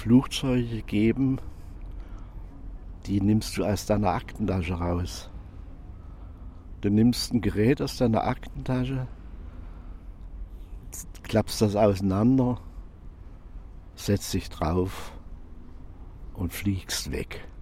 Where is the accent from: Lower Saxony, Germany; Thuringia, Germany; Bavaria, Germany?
Thuringia, Germany; Bad Salzungen; wir hatten dann in Bad Salzung, wo ich herstamme, eine kleine Werkstatt gehabt.